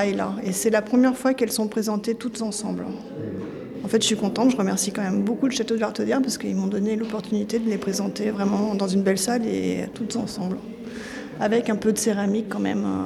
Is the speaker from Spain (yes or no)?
no; Bourg-de-Péage, Auvergne-Rhône-Alpes, France; Je suis régionale, je suis de Bourg-de-Péage.